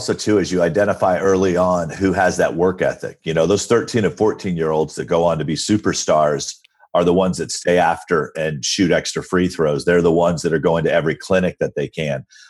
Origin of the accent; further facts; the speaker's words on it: Alabama, United States; I knew who … was, and I grew up in Alabama, so I figured I was as qualified as anyone else in California to start a country station.